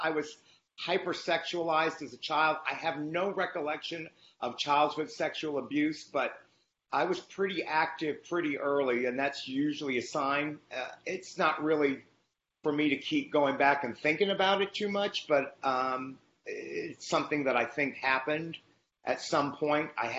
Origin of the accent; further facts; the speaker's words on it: Louisiana, United States; So I grew up in Louisiana. I've moved around and lived in other states.